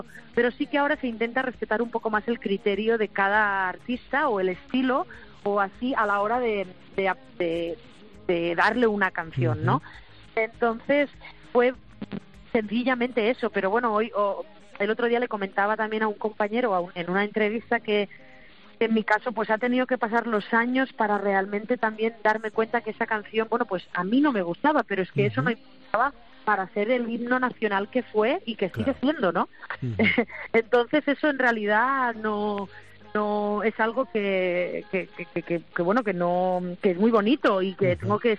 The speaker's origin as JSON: {"language": "Spanish", "region": "Catalonia", "country": "Spain", "said": "me he quedado más en mi tierra, en Cataluña"}